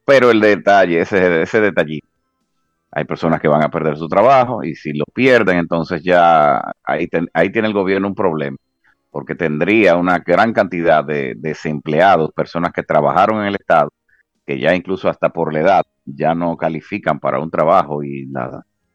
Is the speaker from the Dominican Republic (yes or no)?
yes; Dominican Republic; Pero esperamos todos, como dominicanos, dándole el espaldarazo al gobierno